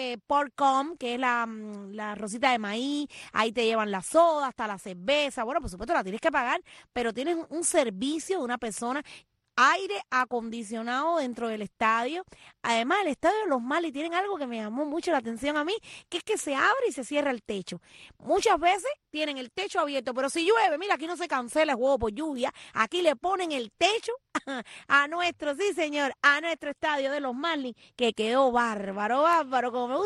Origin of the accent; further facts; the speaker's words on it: Oriente, Cuba; now in Miami, United States; soy del campo, es decir, de allá de Oriente